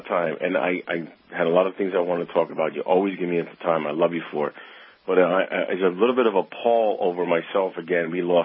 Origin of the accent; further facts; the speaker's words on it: New York, United States; If I wanted to buy a policy in my home state of New York with a high deductible